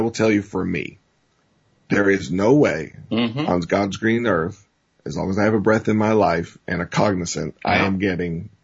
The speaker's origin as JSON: {"language": "English", "region": "the South", "country": "United States", "tie": "born or raised there", "said": "40 years ago in the South, I grew up in the South, the attitude was a lot different."}